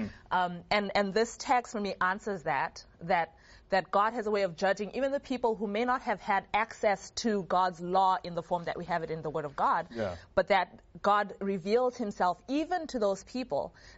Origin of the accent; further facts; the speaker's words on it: Zimbabwe; growing up in Zimbabwe, and, you know, missionaries came to Africa